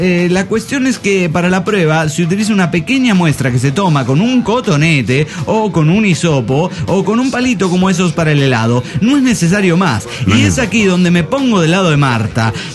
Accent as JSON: {"language": "Spanish", "region": "Cochabamba", "country": "Bolivia", "said": "de Cochabamba, Bolivia."}